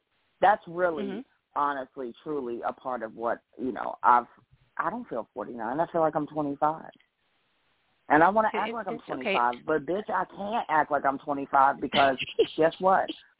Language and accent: English; New York, United States; also born or lived in Washington, D.C.; which is where I come from. I come from New York. I came from the D.C. area.